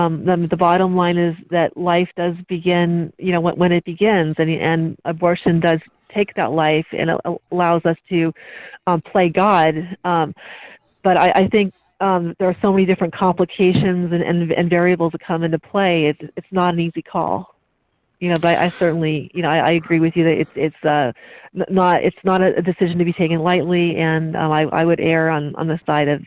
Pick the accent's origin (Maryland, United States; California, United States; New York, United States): California, United States; And I was also from, you know, a pro-choice background from California originally. I'm from California